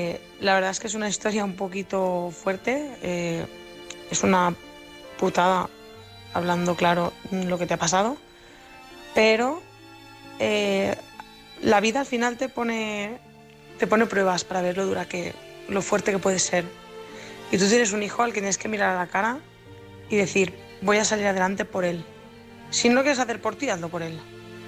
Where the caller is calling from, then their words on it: Valencia, Valencian Community, Spain; corresponsal de Valencia.